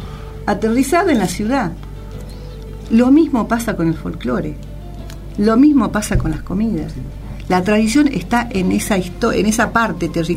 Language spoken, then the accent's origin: Spanish; Yavi, Jujuy, Argentina; recordar momentos vividos en mi pueblo, en Yavi, en La Quiaca, mis abuelos, mi gente querida